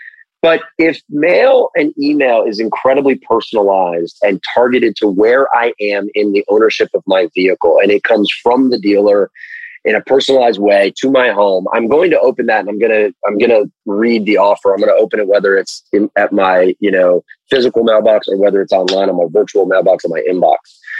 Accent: Fort Lauderdale, Florida, United States; Miami is my hometown, actually Fort Lauderdale.

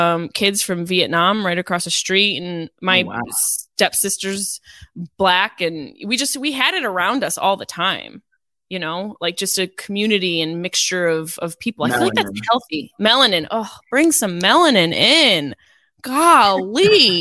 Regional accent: Syracuse, New York, United States; Yeah, it kind of reminds me of like where I grew up in Syracuse.

